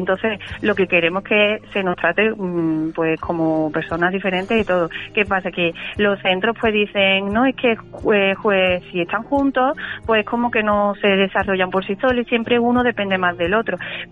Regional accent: Gelves, Andalusia, Spain; now in Marchena, Spain; soy de Helves de toda la vida, mi familia es de allí, yo me considero de allí. O sea, que lo que pasa es que, pues la vida me ha puesto aquí ahora mismo en Marchena

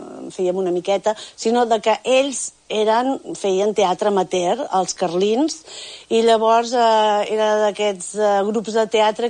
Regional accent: Manresa, Catalonia, Spain; Vaig néixer aquí a Manresa, a la Clínica Sant Josep, crec.

